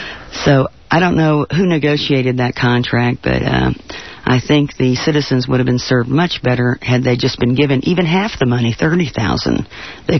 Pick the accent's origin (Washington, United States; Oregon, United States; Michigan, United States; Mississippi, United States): Mississippi, United States; Gulfport; I grew up in Gulfport, Biloxi area of Mississippi. My parents lived there for 37 years